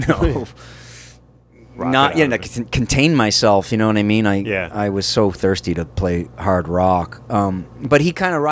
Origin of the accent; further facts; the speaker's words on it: Massachusetts, United States; But yeah, I'm a masshole, and there's a bus full of massholes up front right now.